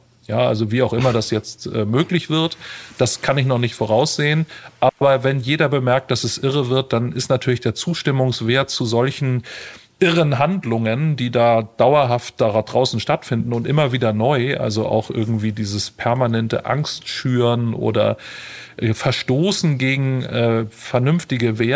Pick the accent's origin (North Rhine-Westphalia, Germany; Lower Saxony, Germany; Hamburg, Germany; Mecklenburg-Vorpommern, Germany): Hamburg, Germany; ich bin Hamburger Jung, ich bin hier geboren.